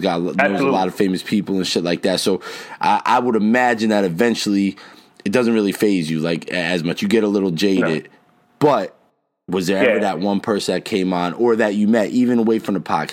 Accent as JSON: {"language": "English", "region": "New Jersey", "country": "United States", "tie": "born or raised there", "said": "And I grew up in North Jersey, so you know I'm part of that NYC thing too."}